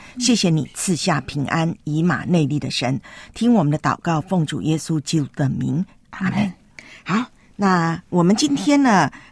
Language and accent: Chinese; Taipei, Taiwan; 从我的老家台北跑完马拉松回来了